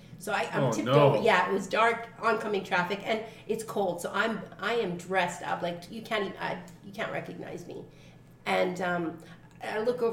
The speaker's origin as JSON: {"language": "English", "country": "Canada", "said": "I mean, it's the polite thing. We're Canadian."}